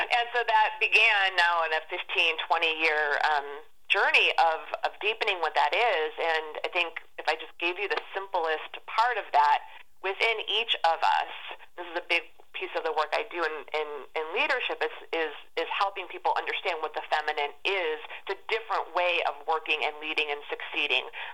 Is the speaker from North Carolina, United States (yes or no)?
no; Chicago, Illinois, United States; I grew up in Chicago in the Midwest, and there was no woo to the woo-woo going when I was growing up.